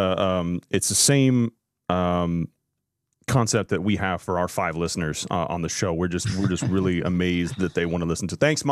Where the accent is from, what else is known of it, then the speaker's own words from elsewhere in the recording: Iowa, United States; I'm actually from Iowa